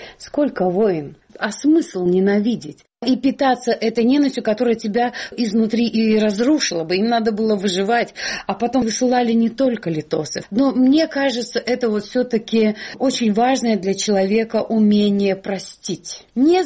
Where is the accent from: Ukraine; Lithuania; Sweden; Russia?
Lithuania; also born or lived in Karelia; Я литовка, которая жила в Карелии.